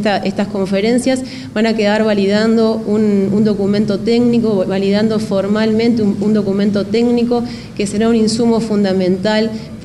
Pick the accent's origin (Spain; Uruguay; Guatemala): Uruguay; que creo que nos caracteriza como uruguayos